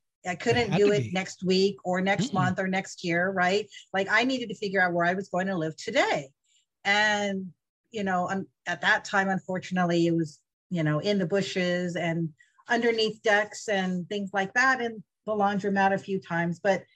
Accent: California, United States; now in Houston, United States; actually not from Houston or Texas. Well, my dad's from Texas, but I grew up in California and then moved to the East Coast. Mostly Northern California, San Francisco Bay Area.

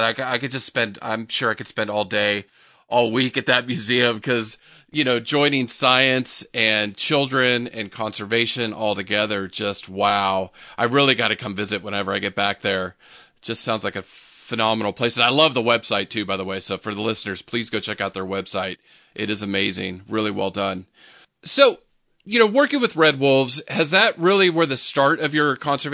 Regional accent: California, United States; I grew up scared of swimming, and I grew up in California in the ocean

